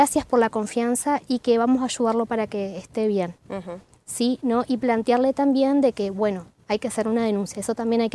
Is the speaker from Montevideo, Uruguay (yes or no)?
no; Rivera, Uruguay; soy de Rivera, de uno de los pagos más lindos del norte, disculpen, me gusta mucho mi ciudad.